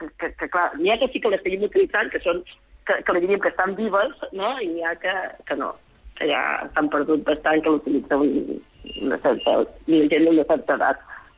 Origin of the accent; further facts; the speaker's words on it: Sant Josep de sa Talaia, Balearic Islands, Spain; som de Sant Josep de Talaia, per tant, és 19 de març, és el nostre dia